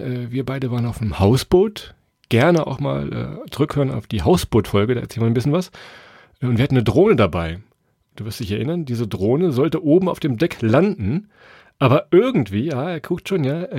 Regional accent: Lower Saxony, Germany; Wir kommen ja aus Niedersachsen, aus dem Weserbergland.

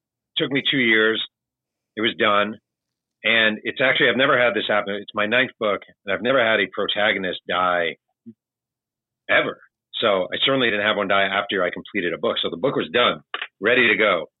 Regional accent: New York, United States; I'm from New York. I've lived here about 6 years.

